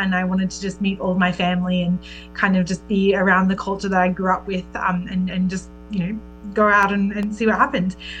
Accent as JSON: {"language": "English", "country": "Australia", "tie": "born or raised there", "moved": "as an adult", "said": "So I was born and raised in Australia, and all of my grandparents were from Italy originally. They migrated to Australia after the war. And I was raised with a very strong Italian culture"}